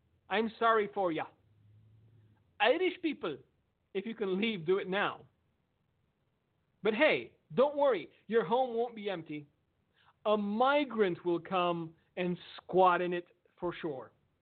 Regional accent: Romania; I grew up in Romania. I had to go to an outhouse in 30 below in the middle of the night for the first 9 years of my life.

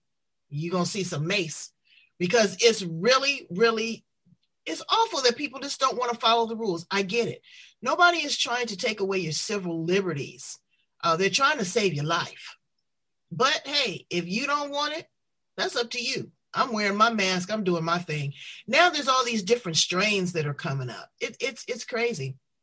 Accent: United States; So brains, I go, being an American, you know, I'm buying up everything, okay?

